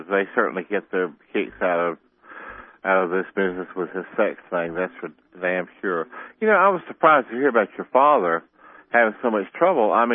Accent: South Carolina, United States; Well, like I say, I'm from South Carolina. I don't make any boast about it

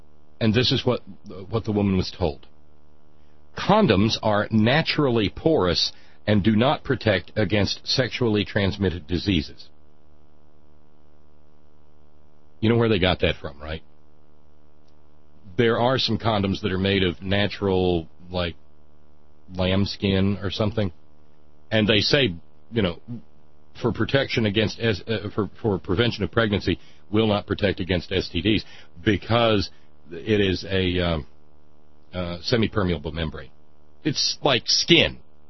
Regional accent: New Jersey, United States; accent: New Jersey; I don't have any faith in my New Jersey accent.

